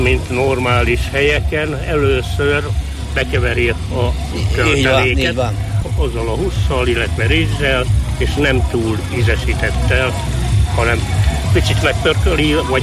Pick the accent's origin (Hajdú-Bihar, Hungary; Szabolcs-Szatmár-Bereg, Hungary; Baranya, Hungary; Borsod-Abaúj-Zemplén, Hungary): Szabolcs-Szatmár-Bereg, Hungary; Petneháza; born there; hogy hát még Tetneházán is volt, ahol én születtem, hát már majdnem rokonok lettünk.